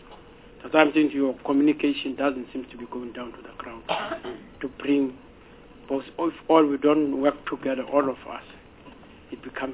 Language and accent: English; Crossroads, Western Cape, South Africa; I grew up in Crossroad, and this York has been there even in the past 22 years.